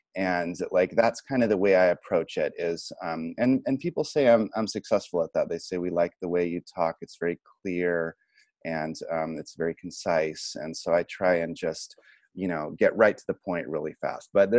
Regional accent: California, United States; And I've learned kind of the hard way that I'm from California, right?

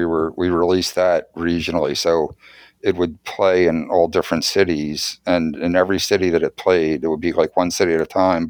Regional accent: Philadelphia, Pennsylvania, United States; And Philadelphia was the only one that didn't open, which was my hometown.

